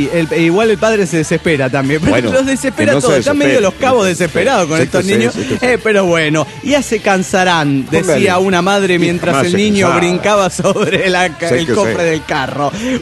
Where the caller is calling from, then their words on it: Guadalajara, Jalisco, Mexico; de Guadalajara, Jalisco, México.